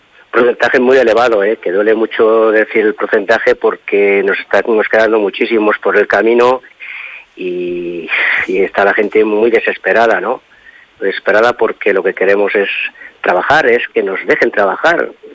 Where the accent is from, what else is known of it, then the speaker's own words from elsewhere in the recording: Castile, Spain; somos castellanos y sabemos que Castilla es fría, dura